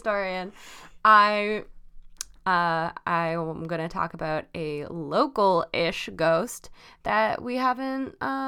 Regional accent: Baldoon, Ontario, Canada; Born and raised in South Detroit. South Detroit is actually Baldoon.

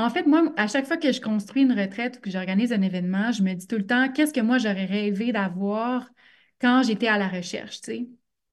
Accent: Quebec, Canada; Mais moi, je viens de l'Abitibi, hein. Fait que, tu sais, j'ai grandi sur le bord d'un lac dans le fin fond du bois en jouant avec les grenouilles puis les serpents.

